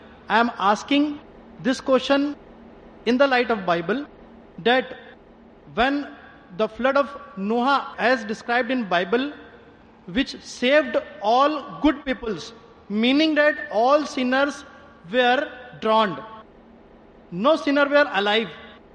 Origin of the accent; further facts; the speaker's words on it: Nagpur, Maharashtra, India; I'm from Nagpur.